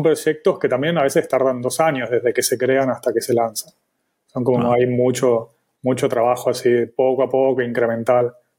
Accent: Argentina; moved away as an adult; now in Barcelona, Spain; Yo soy argentino y en el 2000 he viajado para Barcelona.

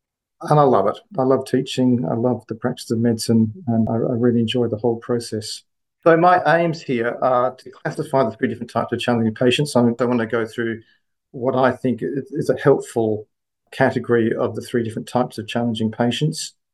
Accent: Perth, Western Australia, Australia; I was born in Perth, raised in Perth, went to UWA

